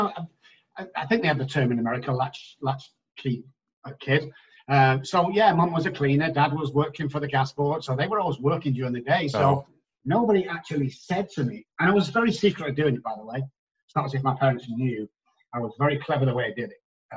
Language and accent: English; Manchester, North West England, United Kingdom; moved away as an adult; also born or lived in Oxford; now in San Antonio, United States; So yeah, I live in San Antonio, Texas, but my birthday was back in 1961 in Manchester, England, to where I spent about 20 years before I went down to Oxford to get educated.